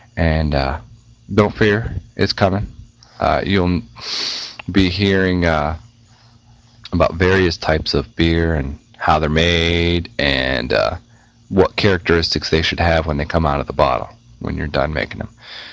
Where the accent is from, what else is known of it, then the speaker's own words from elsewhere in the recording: Pennsylvania, United States; I used to be from Western Pennsylvania, now I'm from Eastern Carolina.